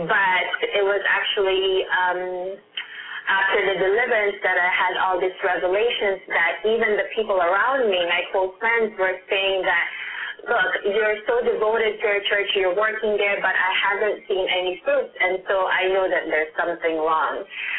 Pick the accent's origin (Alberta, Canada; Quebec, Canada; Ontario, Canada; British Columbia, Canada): Ontario, Canada; Toronto; So I'm from Toronto, Canada, and my experience is actually a lot different.